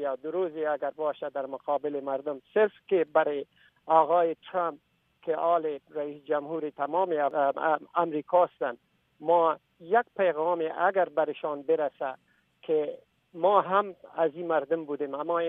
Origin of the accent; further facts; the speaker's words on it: Afghanistan; من یک افغان هستم، به ضمنش مسلمان هستم، باز هم مهمتر از همه من یک انسان هستم.